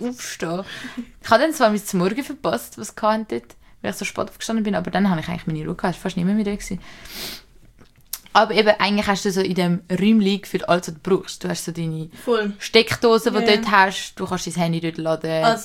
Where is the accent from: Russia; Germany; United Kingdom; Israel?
United Kingdom; England; ich bin Engländer